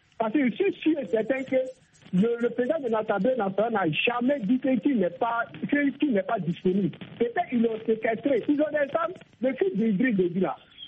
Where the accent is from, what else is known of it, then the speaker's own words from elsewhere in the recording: Burkina Faso; même chez moi, au Burkina Faso